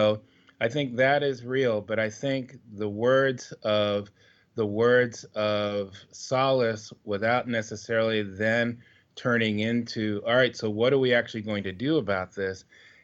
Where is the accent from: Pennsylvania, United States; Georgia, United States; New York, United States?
New York, United States; So let me first say, both as a New Yorker and one who lived through 9/11